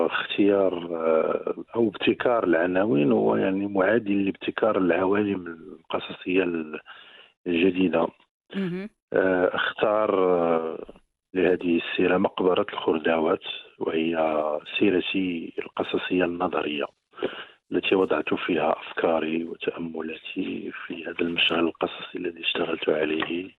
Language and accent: Arabic; Casablanca, Casablanca-Settat, Morocco; also born or lived in Marrakesh; أنا تزوجت طفولتي ما بين الدار البيضاء ومدينة مراكش بحكم اشتغال الوالد، وأيضا بحكم ظروف العمل للعائلة، فتأرجحت بين هاتين الضفتين الجميلتين، يعني الدار البيضاء بصخبها وعوالمها